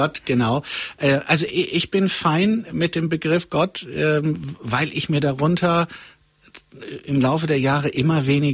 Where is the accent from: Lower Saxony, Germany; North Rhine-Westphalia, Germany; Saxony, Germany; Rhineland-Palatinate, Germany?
North Rhine-Westphalia, Germany; Gelsenkirchen; also born or lived in Möhnesee; Halb aus Gelsenkirchen. Und halb vom Möhnesee an.